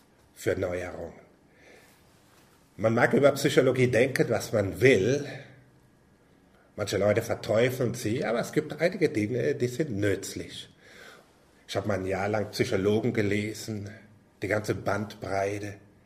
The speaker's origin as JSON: {"language": "German", "region": "Southern Germany", "country": "Germany", "said": "Und dass eine Frau aus Hamburg mich heiratet als Süddeutscher und das erträgt"}